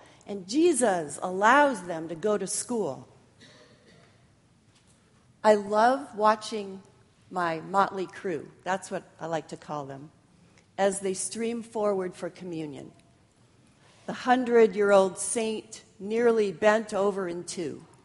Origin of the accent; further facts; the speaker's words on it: Grand Rapids, Michigan, United States; now in Seattle, United States; I grew up in Grand Rapids, graduated from Calvin, and went to Fuller Seminary. Then I moved to Seattle, where I've been a PCUSA pastor ever since.